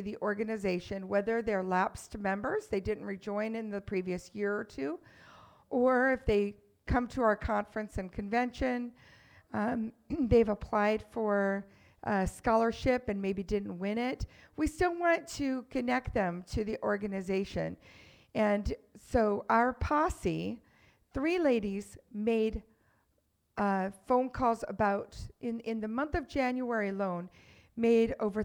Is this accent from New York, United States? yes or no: no; Washington, United States; And, you know, I'm from Washington, and I have family and friends, people I care deeply about who live in the state, including my daughter, my mother.